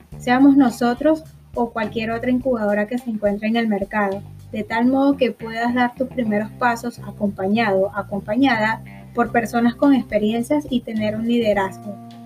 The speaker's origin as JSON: {"language": "Spanish", "country": "Venezuela", "said": "No olvides que nuestra fama de gente trabajadora se ha forjado con base al esfuerzo y todos somos embajadores de Venezuela."}